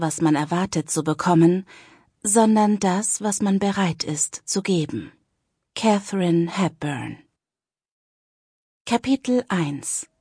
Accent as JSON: {"language": "German", "town": "Cologne", "region": "North Rhine-Westphalia", "country": "Germany", "said": "Meine Heimat Köln in Deutschland habe ich für ein Auslandssemester verlassen"}